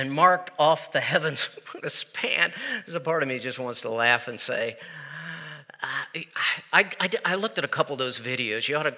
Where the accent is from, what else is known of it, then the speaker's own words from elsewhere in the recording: East Coast, United States; The Atlantic Ocean, I grew up on the East Coast. I love the Atlantic Ocean.